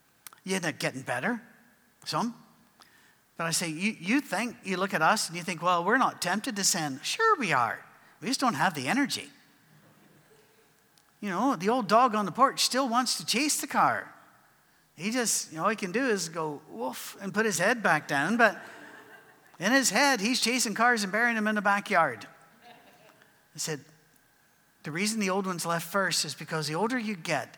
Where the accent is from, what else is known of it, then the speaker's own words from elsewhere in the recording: Scotland, United Kingdom; because they were the cheapest and we're Scottish.